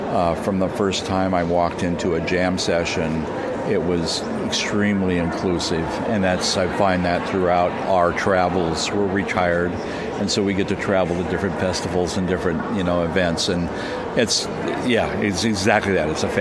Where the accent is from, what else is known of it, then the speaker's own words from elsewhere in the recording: Flagler Beach, Florida, United States; We're from Flagler Beach, Florida.